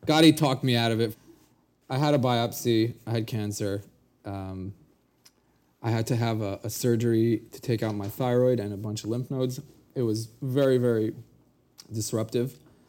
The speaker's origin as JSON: {"language": "English", "town": "Brooklyn", "region": "New York", "country": "United States", "tie": "born or raised there", "said": "I grew up here in Brooklyn in the Lubavitch sect, which is from Crown Heights."}